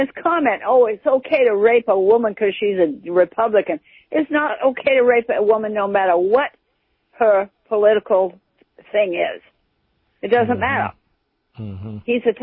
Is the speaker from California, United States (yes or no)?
no; Maine, United States; moved away as an adult; now in Salem, United States; Yeah. Mm-hmm. I was born and grew up there. As soon as I graduated from high school, I was gone. That was in the 60s.